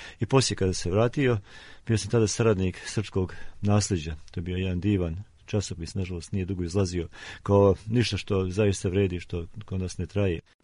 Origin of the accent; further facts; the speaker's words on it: Virpazar, Montenegro; nego smo išli kolima do Pireja, to je 1100 km bilo od mog Virpezara